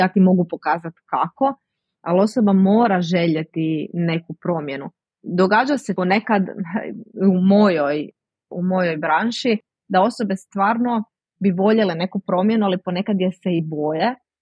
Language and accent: Croatian; Istria County, Croatia; netko je kao ja iz Istre, a netko drugi iz Dalmacije, netko drugi iz Zagreba